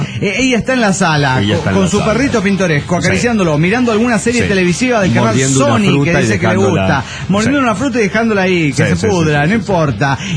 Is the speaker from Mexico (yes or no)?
yes; Guadalajara, Jalisco, Mexico; de Guadalajara, Jalisco, México.